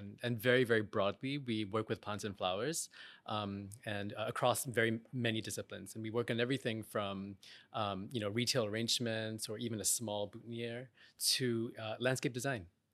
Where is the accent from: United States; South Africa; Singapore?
Singapore; I know that being Singaporean means having this idea that you came from a very small country, a very small island, and that there's a big world